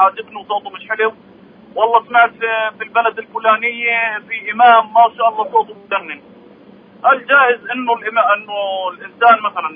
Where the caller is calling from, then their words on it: Triangle, Israel